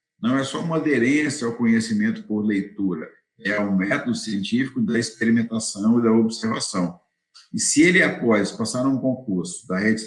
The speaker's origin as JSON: {"language": "Portuguese", "town": "Anápolis", "region": "Goiás", "country": "Brazil", "tie": "born or raised there", "said": "Eu me criei no interior do Brasil, em Goiás, uma cidade chamada Anápolis. Na época era uma cidade pequena. Hoje é uma grande cidade, tem fábrica de automóvel, tem tudo."}